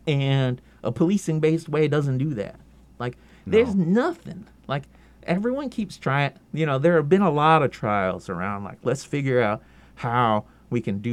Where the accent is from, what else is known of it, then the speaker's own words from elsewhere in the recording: Florida, United States; And I didn't grow up here, but I chose here, right? And I've been here for a long time. I grew up in South Florida.